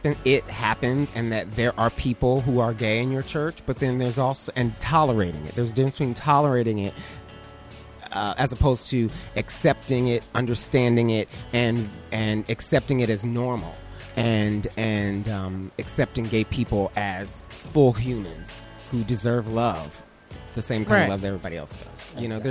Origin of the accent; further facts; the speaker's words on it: Toledo, Ohio, United States; I'm from Toledo, Ohio.